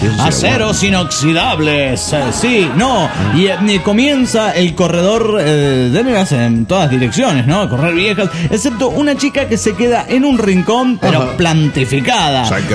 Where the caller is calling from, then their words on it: Chiapa de Corzo, Chiapas, Mexico; de Chiapa de Corzo, México.